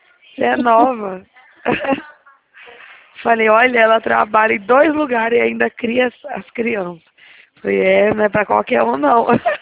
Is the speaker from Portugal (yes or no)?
no; Dracena, São Paulo, Brazil; Eu sou nascida e criada aqui em Dracena.